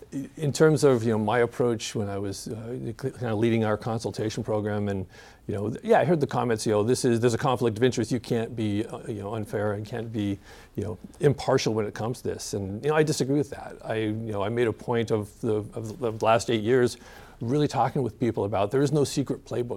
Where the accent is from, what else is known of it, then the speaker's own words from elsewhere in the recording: Seattle, Washington, United States; Well, you know, I grew up here in Northwest. North Seattle is where, you know, I call home originally.